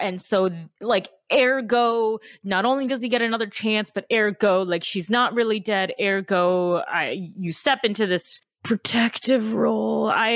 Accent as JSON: {"language": "English", "town": "Chicago", "region": "Illinois", "country": "United States", "said": "Maybe it's just because I come from Chicago"}